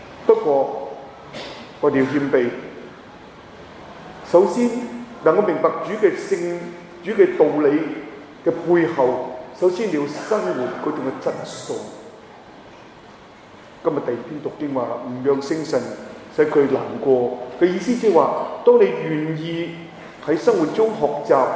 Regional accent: China; 當然呢，我們中國人有傳統

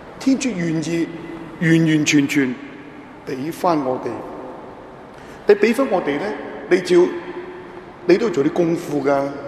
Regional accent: Guangdong, China; 就算我们广东人都未必读得那么清晰。

